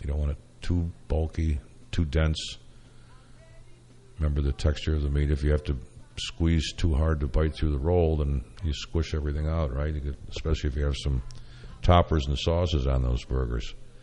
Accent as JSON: {"language": "English", "town": "Syracuse", "region": "New York", "country": "United States", "said": "Back, I hail from Syracuse."}